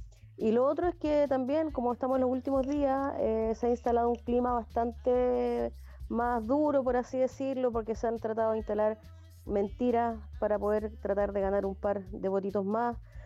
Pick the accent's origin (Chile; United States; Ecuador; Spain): Chile; Valparaíso; es importante preguntarnos como porteños, como porteñas